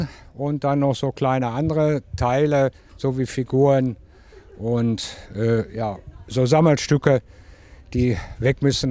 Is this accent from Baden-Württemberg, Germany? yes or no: no; Bochum, North Rhine-Westphalia, Germany; wir kommen aus Bochum.